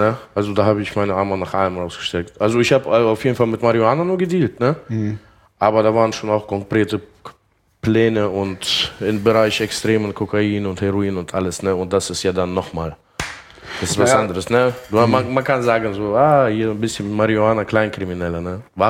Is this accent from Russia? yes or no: yes; Russia; kommen wir aus Russland, Russlanddeutscher